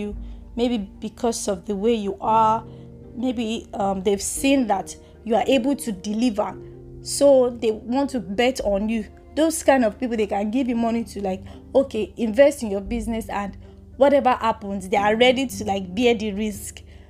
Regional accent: Lagos, Nigeria; I speak pidgin sometimes. I'm a Lagosian. I'm from Lagos, Nigeria.

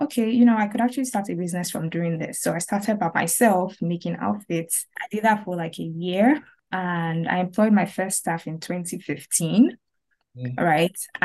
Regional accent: Lagos, Nigeria; Lived in Nigeria my entire life. I was born in Lagos, raised with my parents and my three siblings. Went to school, Covenant University in Nigeria.

